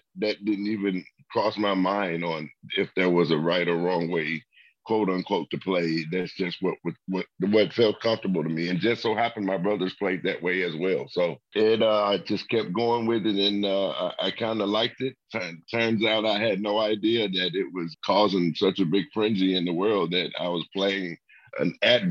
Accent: Memphis, Tennessee, United States; And, you know, I'm from Memphis, Tennessee, so I have a connection to a lot of hip hop and rap groups.

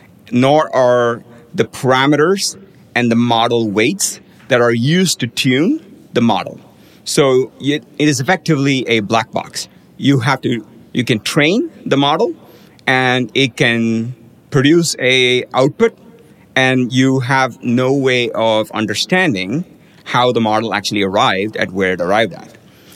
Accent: India; now in United States; growing up in India

